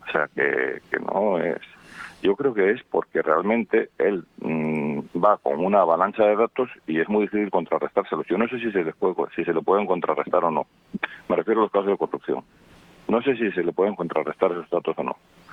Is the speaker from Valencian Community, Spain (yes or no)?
no; León, Castile and León, Spain; yo soy de León, tú sabes